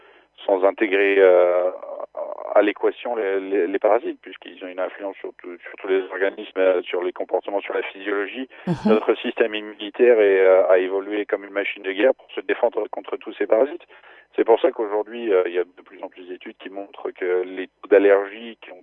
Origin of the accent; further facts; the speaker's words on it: France; j'ai grandi en France avec des chats